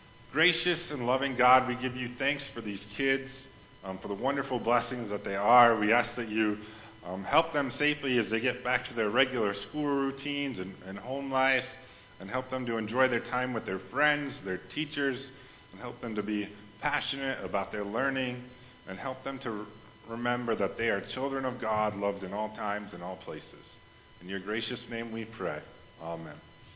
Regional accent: Watertown, Wisconsin, United States; moved away as an adult; It is 872 miles from Bethlehem, Pennsylvania, to my hometown, Watertown, Wisconsin.

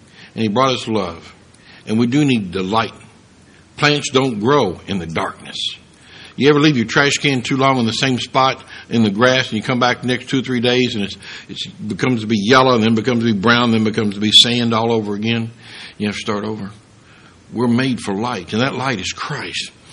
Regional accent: Kentucky, United States; I'm from central Kentucky in the mountains of eastern Kentucky.

